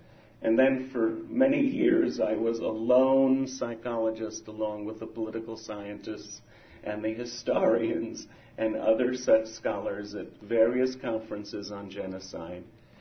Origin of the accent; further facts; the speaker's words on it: New York, United States; born there; I'm an American and an Israeli. I have both citizenships. I was born, as a matter of fact, in a place called New York. And the question I had about tonight was which accent I should give my talk